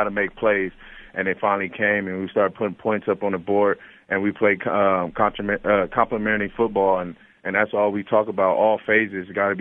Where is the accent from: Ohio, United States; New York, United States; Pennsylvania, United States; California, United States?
California, United States; Pomona; growing up in Pomona, we didn't have that as a kid when I was growing up.